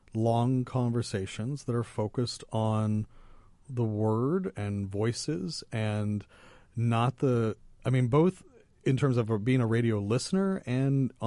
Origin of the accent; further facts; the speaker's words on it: Erie, Pennsylvania, United States; also born or lived in State College; now in Santa Barbara, United States; I grew up in Pennsylvania, so grew up kind of splitting my time between Erie and State College, where Penn State is.